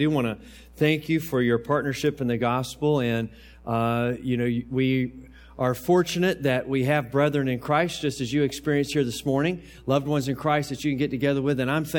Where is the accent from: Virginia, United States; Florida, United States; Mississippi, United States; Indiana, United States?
Virginia, United States; Newport News; As Brent said, I grew up in Newport News. My folks moved there when I was a year old. And my dad worked at the shipyard for over 40 years there in Newport News.